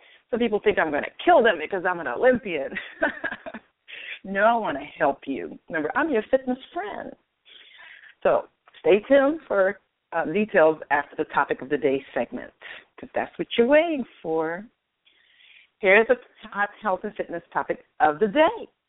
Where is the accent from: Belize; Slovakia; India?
Belize; now in Inglewood, United States; because I spent most of my life living there since I came to America from Belize.